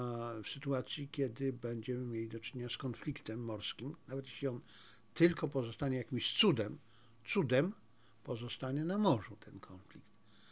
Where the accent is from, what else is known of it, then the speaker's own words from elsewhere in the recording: Zabrze, Silesian Voivodeship, Poland; now in Warsaw, Poland; Nie urodziłem się w Warszawie. Urodziłem się w Zabrzu, tam mieszkałem. Skończyłem studia na Politechnice Śląskiej i dopiero wtedy przeniosłem się do Warszawy.